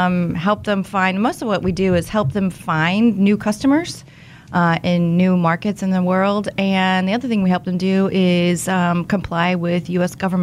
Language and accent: English; Wichita, Kansas, United States; I'm from Wichita.